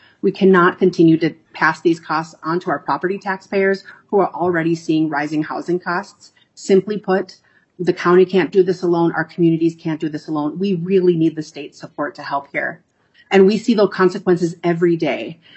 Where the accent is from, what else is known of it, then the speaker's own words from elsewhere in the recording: Duluth, Minnesota, United States; But I was born in Duluth, but spent most of my life north and south, so spent much time in both our rural and urban parts of our region.